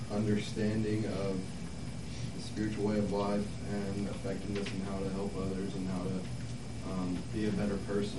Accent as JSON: {"language": "English", "town": "Carrollton", "region": "Georgia", "country": "United States", "said": "My sobriety day is August 26th of 2016, and I'm from Carrollton, Georgia."}